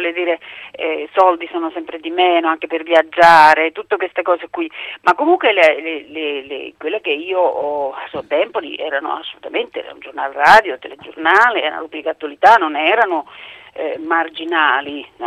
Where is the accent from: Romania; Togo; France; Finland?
Finland; Italian is a second language; now in Italy; credo che oggi avrei difficoltà di abituarmi a alcune cose in Finlandia, sono tipo orari, cibi, rapporti umani, e ovviamente io mi ci trovo bene quando vado nel mio paese, ma in qualche modo io faccio parte di quella categoria che ormai è forestiera dappertutto